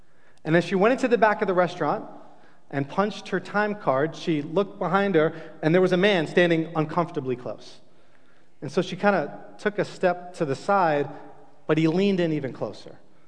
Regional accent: Staten Island, New York, United States; I'm a native New Yorker. I'm from Staten Island, New York.

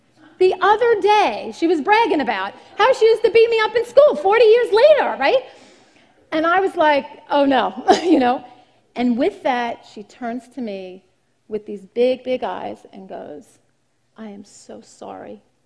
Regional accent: Brooklyn, New York, United States; we grew up in Brooklyn, it's a little less gentrified

